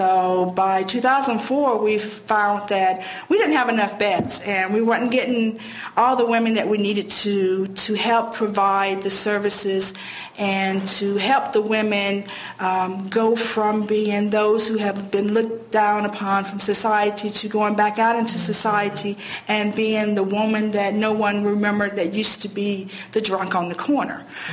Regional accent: the South, United States; that old saying, I'm from the South, the old saying

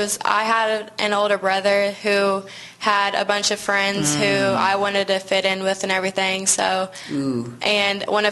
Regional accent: Evansville, Indiana, United States; born there; I was born in Evansville, Indiana.

